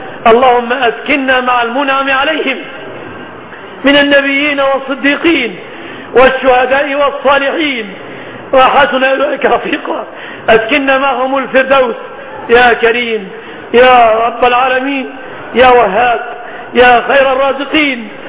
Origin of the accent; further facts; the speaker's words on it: Egypt; بلادنا مصر